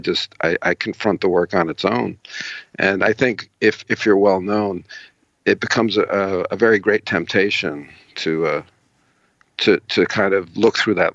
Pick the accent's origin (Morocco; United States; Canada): United States; New York City, New York; I'm a city boy. I was born and raised in New York City, so that's all research and faking it